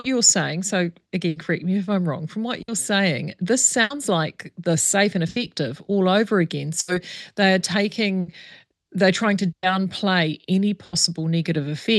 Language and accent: English; Hawke's Bay, New Zealand; I mean, I'm from Hawke's Bay, so we've got wine.